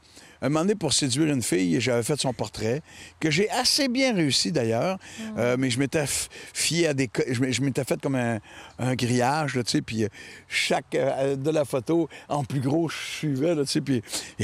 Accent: Lévis, Quebec, Canada; Moi, je suis natif de Lévis

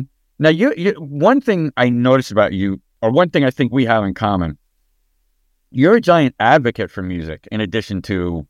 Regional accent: Rhinebeck, New York, United States; I grew up in a little bit north of here in the Hudson Valley, in a town called Rhinebeck, and dude, I'm dying to get back there.

